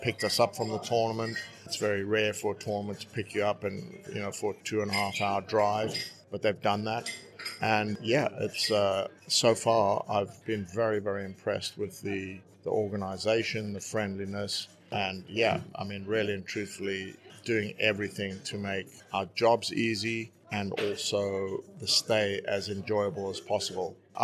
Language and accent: English; South Africa; moved away as an adult; now in United Kingdom; I played college tennis in America. I grew up in South Africa and was one of their top juniors before going to America.